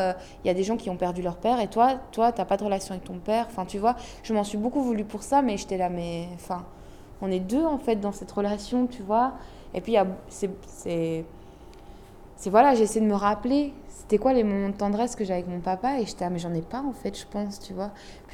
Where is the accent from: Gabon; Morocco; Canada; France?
Morocco; je suis marocaine